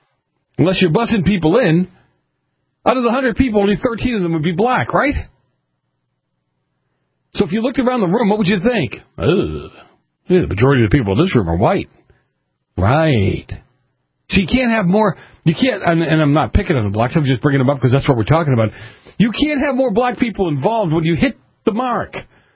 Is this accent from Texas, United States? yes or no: no; Boston, Massachusetts, United States; I grew up in Boston, went to New Hampshire on a regular basis.